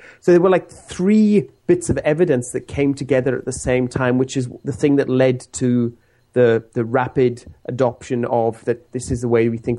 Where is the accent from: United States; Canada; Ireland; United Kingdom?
United Kingdom; Wales; working in my home country of Wales